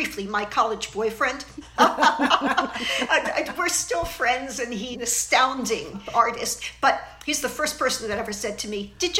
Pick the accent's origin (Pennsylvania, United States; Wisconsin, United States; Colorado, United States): Pennsylvania, United States; Philadelphia; accent: Philly; I might have said that with my Philly accent, too.